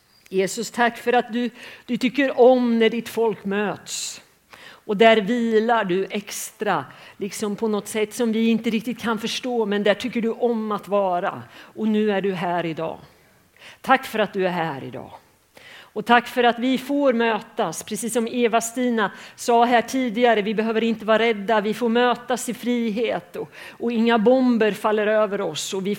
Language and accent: Swedish; Fjugesta, Örebro County, Sweden; now in Nora, Sweden; Ska jag säga något mer liksom seriöst så kommer jag ju från Fjugesta.